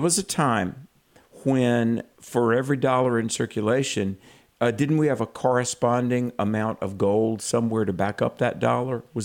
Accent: the South, United States; when I was a kid growing up in the South, you know, it seemed like I was surrounded by older people, grandparents, and, you know, Southerners just by nature seem to be philosophizers.

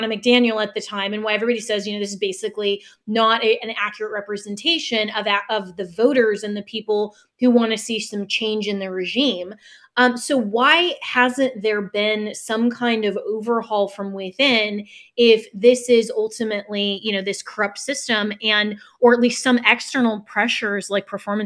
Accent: Florida, United States; I've heard a few people even here in my home state of Florida

